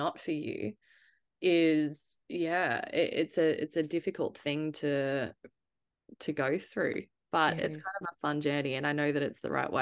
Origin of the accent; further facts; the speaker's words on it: Melbourne, Victoria, Australia; I grew up in Melbourne, hustle and bustle, like I mentioned, a lot of hospitality, a lot of music industry festivals, big groups of people.